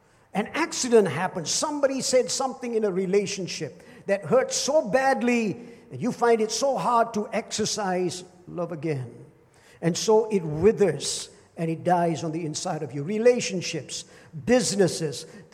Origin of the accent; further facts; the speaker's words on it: Penang, Malaysia; Now, I'm from Penang, as you all know, which I've said many, many times, 101 times. And some of you also know that I don't speak Tamil